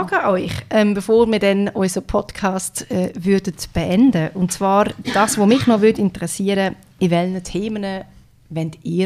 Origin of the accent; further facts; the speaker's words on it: Lucerne, Switzerland; Ich komme aus dem Mittelland zwar, aber wir sind sehr, sehr schnell im Wald. Ich liebe die Wälder, die wir in Luzern haben.